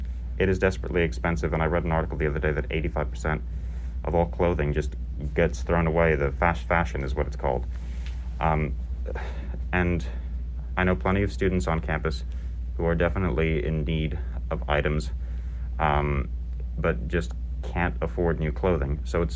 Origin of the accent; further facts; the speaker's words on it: Beckley, West Virginia, United States; I'm originally from Beckley, West Virginia.